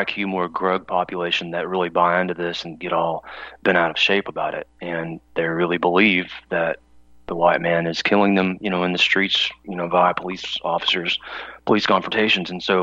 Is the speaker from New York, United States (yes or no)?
no; Mayfield, Kentucky, United States; born there; I know a situation in my small town where I was born in Mayfield, Kentucky.